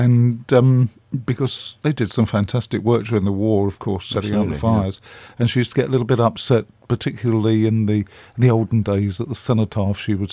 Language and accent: English; Barnet, London, United Kingdom; born there; I was born in Barnet in Hertfordshire, which is now, of course, the London borough of Barnet. But when I was born there, it was in the county of Hertfordshire. And I'm very proud of the fact that I was born in Hertfordshire and not London.